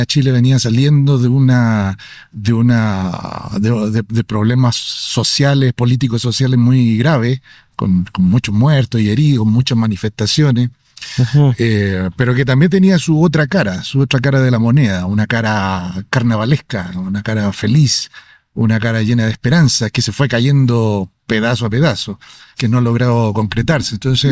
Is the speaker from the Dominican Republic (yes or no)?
no; Chile; como soy chileno, sentí la llegada, digamos, al terruño paterno, materno.